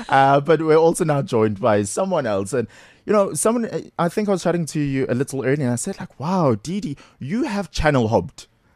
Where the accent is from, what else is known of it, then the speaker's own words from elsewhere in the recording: Durban, KwaZulu-Natal, South Africa; Because I grew up in Durban.